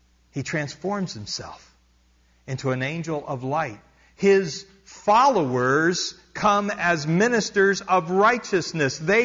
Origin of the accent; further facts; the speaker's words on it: Pennsylvania, United States; also born or lived in Arkansas / Texas; I grew up in Pennsylvania. We don't have armadillos in Pennsylvania. All right? Then I moved to Arkansas and Texas